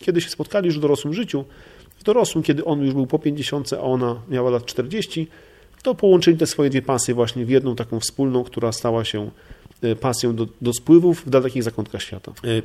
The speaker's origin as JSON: {"language": "Polish", "town": "Gdańsk", "region": "Pomeranian Voivodeship", "country": "Poland", "tie": "born or raised there", "said": "jestem gdańszczaninem całe życie, przedsiębiorcą"}